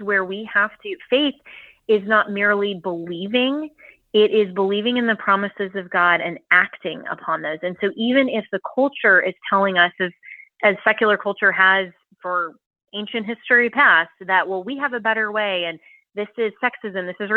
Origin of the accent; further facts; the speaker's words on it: Florida, United States; And so my home state of Florida, for example, is doing a really good job under Governor DeSantis of eradicating diversity, equity, and inclusion.